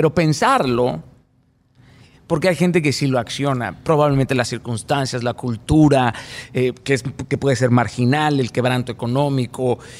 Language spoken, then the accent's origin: Spanish; Mazatlán, Sinaloa, Mexico; Yo crecí en Mazatlán, Sinaloa, querido. Es un puerto que fue golpeado por la violencia